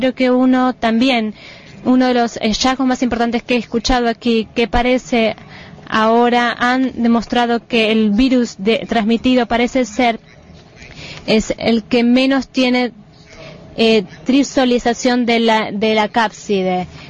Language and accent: Spanish; Canada; Soy de Canadá.